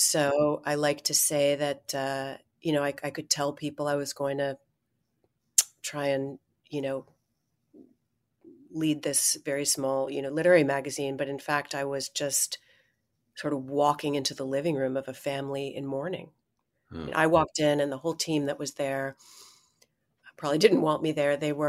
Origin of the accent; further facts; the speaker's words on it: Delaware, United States; And it was at that point that I'm from Delaware.